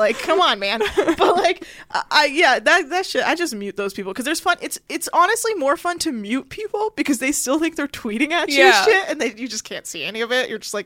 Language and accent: English; California, United States; I'm from the Bay Area.